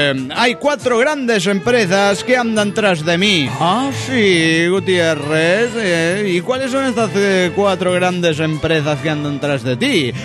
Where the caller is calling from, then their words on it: Dallas, Texas, United States; de Dallas, Texas.